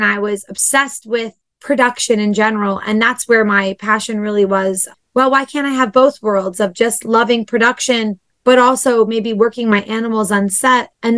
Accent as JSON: {"language": "English", "region": "New Jersey", "country": "United States", "tie": "born or raised there", "said": "So to be honest, I grew up in New Jersey right on the shore, but I had always been animal crazy."}